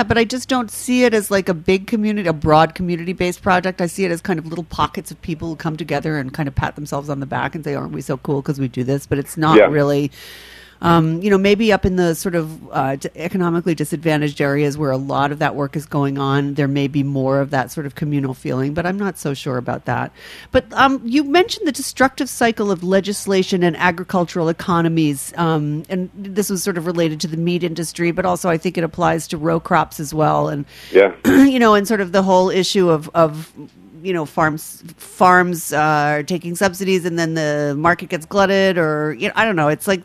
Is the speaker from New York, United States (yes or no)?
yes; New York City, New York, United States; I'm from the Upper West Side of Manhattan.